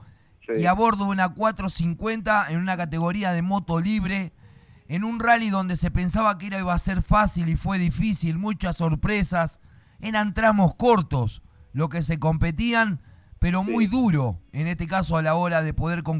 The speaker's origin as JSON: {"language": "Spanish", "town": "Fuentes", "region": "Santa Fe", "country": "Argentina", "tie": "born or raised there", "said": "Todos te bautizamos como negro en el pueblo, mi pueblo Fuentes, donde es tan lindo correr en casa"}